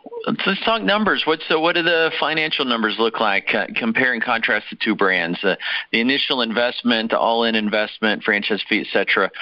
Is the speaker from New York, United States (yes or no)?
no; Dallas, Texas, United States; I heard Dallas area, which is my hometown.